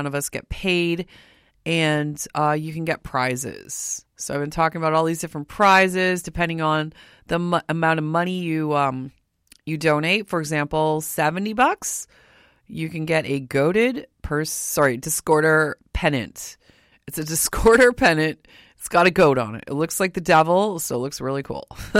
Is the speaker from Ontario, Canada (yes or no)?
yes; Windsor, Ontario, Canada; I'm actually from the area. I'm from Windsor, but I went to school in Detroit, blah, blah, blah.